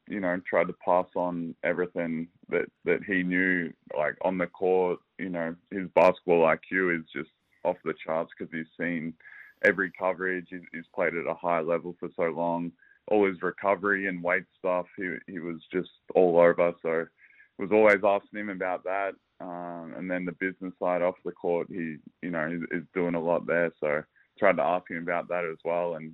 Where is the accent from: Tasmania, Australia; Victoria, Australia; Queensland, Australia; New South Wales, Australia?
Victoria, Australia; Maryborough; I'm from Maryborough, about 2 hours away from Melbourne